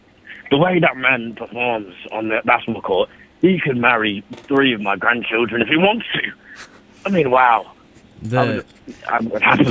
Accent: Sheffield, Yorkshire and the Humber, United Kingdom; born there; I was born in Sheffield.

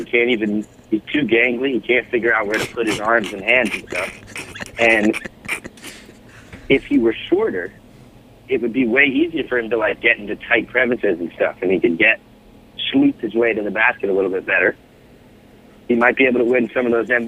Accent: Bedford, Massachusetts, United States; I am from around here. I'm from Bedford, born and raised.

